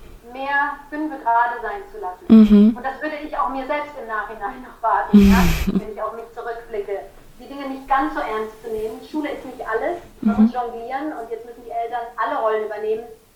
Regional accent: Germany; now in France; ich bin Deutsche, ich lebe in Frankreich, das seit 30 Jahren. Aber meine Seele ist tief Englisch, anglophon.

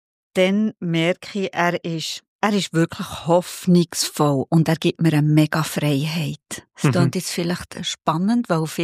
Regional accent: Bern, Switzerland; als Berner bleibt man ein bisschen ein Heimweh-Berner.

